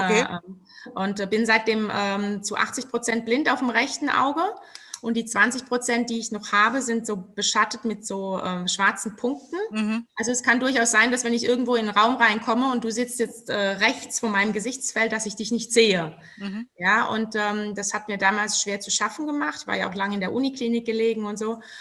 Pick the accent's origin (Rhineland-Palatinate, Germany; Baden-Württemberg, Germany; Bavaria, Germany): Rhineland-Palatinate, Germany; wir sind ja Pfälzer.